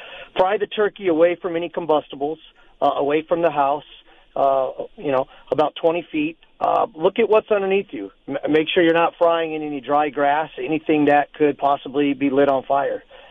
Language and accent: English; Tucson, Arizona, United States; I was a student, born and raised in Tucson, went to Palo Verde High School. I then attended the University of Arizona.